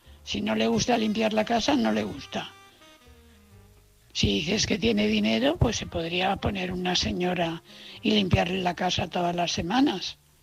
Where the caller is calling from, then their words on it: Valencia, Valencian Community, Spain; de Valencia.